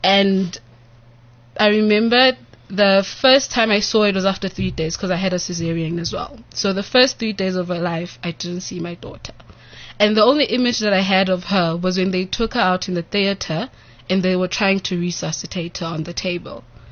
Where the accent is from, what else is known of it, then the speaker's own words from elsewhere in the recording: Orange Farm, Gauteng, South Africa; Because I'm from Orange Farm.